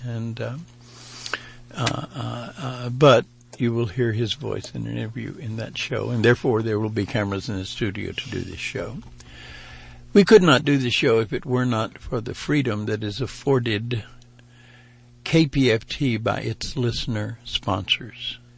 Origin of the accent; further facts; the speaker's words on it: Cloverleaf, Texas, United States; And I grew up in Cloverleaf, which is next door, which is a little bit downwind from Channelview